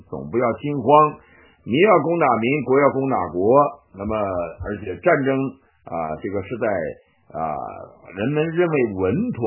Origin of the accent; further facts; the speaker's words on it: China; 我们在中国长大都觉得共产党好啊，